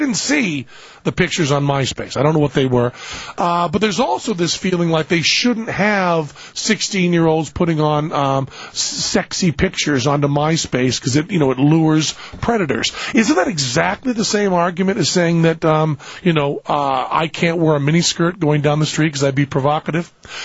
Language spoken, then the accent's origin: English; Greenfield, Massachusetts, United States; I'm from Greenfield, Massachusetts, and this was up in Brattleboro, which is just spitting distance.